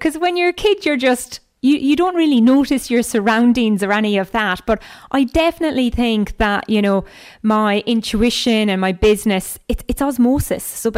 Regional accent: Ballymote, County Sligo, Ireland; I grew up in Ballymote in County Sligo. My dad had a drapery shop.

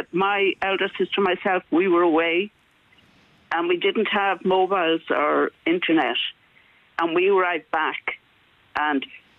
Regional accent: Clontarf, Leinster, Ireland; So I grew up in Clontarf, and we had wonderful richness, you know, of environment at the time.

